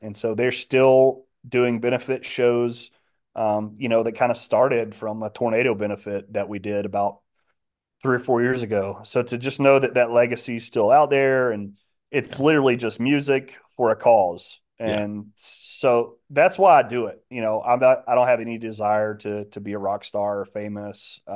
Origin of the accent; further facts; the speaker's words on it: Alabama, United States; But just growing up in Alabama, we have tornadoes like all the time, every year.